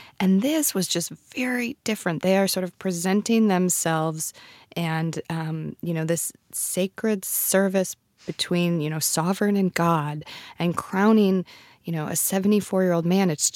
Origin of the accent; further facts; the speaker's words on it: United States; And again, I'm an American here watching this. And so I feel like I'm bringing my American emotive self to all of it